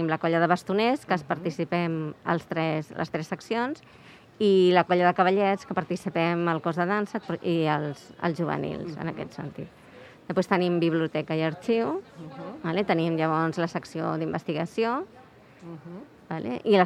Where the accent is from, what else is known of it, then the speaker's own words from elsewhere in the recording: Barcelona, Catalonia, Spain; jo soc de Gràcia